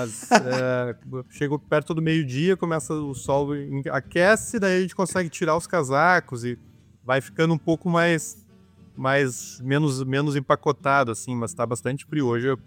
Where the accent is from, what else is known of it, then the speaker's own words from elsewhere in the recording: Porto Alegre, Rio Grande do Sul, Brazil; Comecei, na verdade, eu sou de Porto Alegre, né?